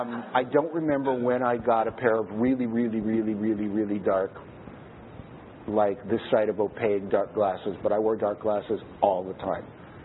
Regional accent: Los Angeles, California, United States; I'm 62 years old. I was born and raised in Los Angeles. I come from a pretty ordinary middle-class Jewish family.

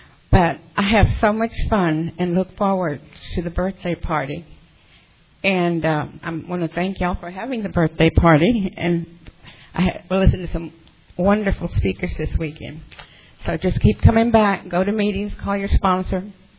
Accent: Texas, United States; I'm from Texas, the Houston, Galveston area

